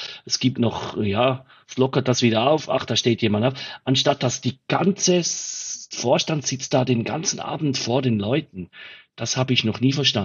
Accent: Switzerland; Also auch bei uns in der Schweiz wird da schon noch geschaut, dass es nicht so viel kostet.

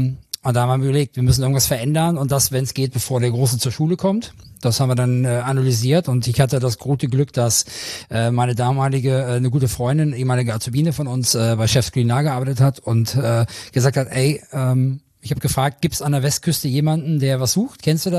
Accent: Lower Saxony, Germany; born there; Nein, ich bin gebürtiger Südniedersachse. Also Raum Göttingen unten, da komme ich her gebürtig.

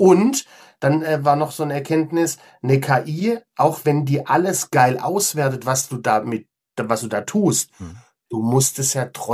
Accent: Munich, Bavaria, Germany; In München, in meiner alten Heimat.

